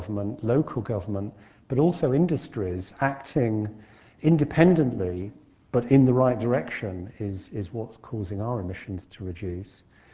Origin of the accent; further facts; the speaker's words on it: United Kingdom; as a British citizen, it would be unwise of me to speculate on foreign policy.